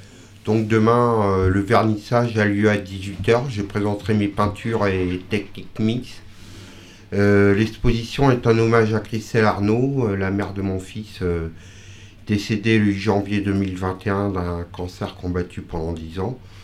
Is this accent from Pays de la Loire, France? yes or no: yes; Pays de la Loire, France; also born or lived in Normandy; Je suis né en Normandie, j'ai vécu beaucoup sur les bords de Loire jeune.